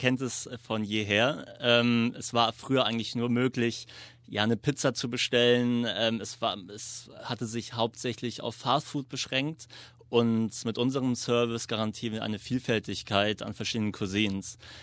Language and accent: German; Germany; moved away as an adult; now in Melbourne, Australia; Ich bin ursprünglich aus Hamburg, Berlin, bin im letzten Jahr August nach Melbourne gezogen